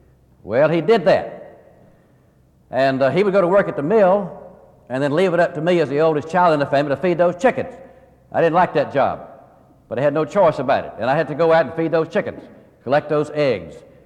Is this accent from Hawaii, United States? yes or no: no; South Carolina, United States; I grew up in South Carolina, even though I was gone from that state for many years. Invited to come back exactly 10 years ago.